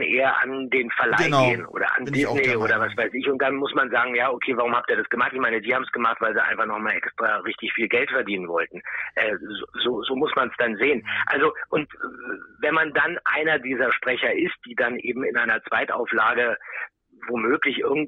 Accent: Berlin, Germany; Olli kommt aus Berlin, ich komme auch aus Berlin.

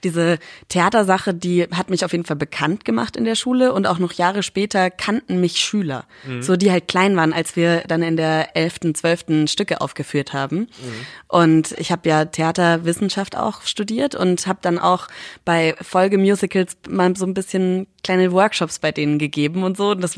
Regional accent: Schweinfurt, Bavaria, Germany; Also ich meine, Schweinfurt ist ja weit weg. Ich komme ja aus Schweinfurt.

